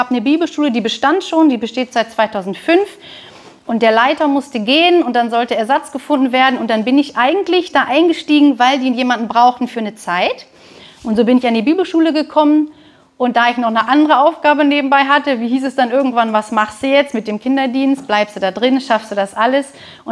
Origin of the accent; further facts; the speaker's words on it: Mönchengladbach, North Rhine-Westphalia, Germany; also born or lived in Viersen; Also, ich bin in Viersen geboren. Wer nachgucken möchte, in meinem Pass steht tatsächlich geboren in Viersen, dann aber gezogen nach Mönchengladbach, in Mönchengladbach aufgewachsen.